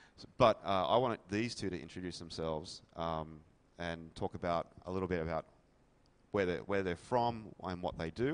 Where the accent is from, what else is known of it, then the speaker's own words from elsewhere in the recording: Australia; moved away as an adult; now in Seattle, United States; I live in Seattle, but by my accent you may be able to tell that I'm actually not from the US, unlike these two. I'm from Australia.